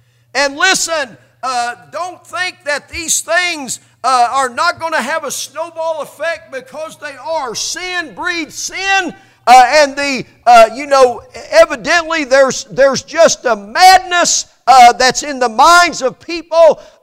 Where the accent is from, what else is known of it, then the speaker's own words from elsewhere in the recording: Indianapolis, Indiana, United States; I attended public school in Indianapolis, where I grew up.